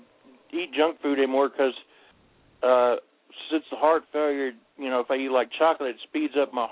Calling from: Thomasburg, Virginia, United States; I'm from Thomasburg, Virginia.

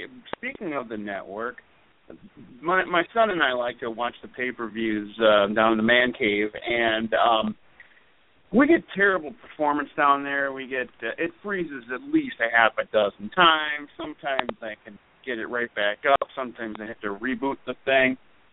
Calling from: Woodbury, Minnesota, United States; from the main streets of Woodbury

